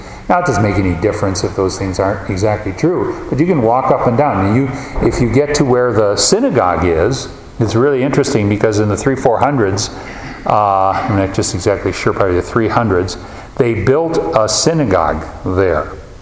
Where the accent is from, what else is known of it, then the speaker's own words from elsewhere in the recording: Wisconsin, United States; Where I grew up in Wisconsin in the 50s, they first began to plant salmon.